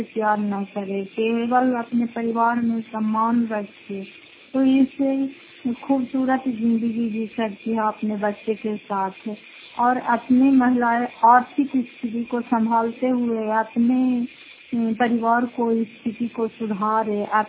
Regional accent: Fatehpur, Bihar, India; घर फतेहपुर पंचायत मकौसा जिला नालंदा खराब ससुराल ब्लॉक की निवासी हूँ।

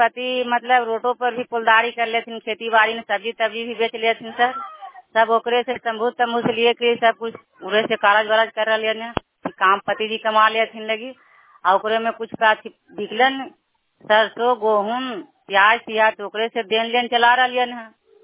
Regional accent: Nagarnausa, Bihar, India; लड़की के नगर नौसा प्रखंड के रहने वाला हूँ।

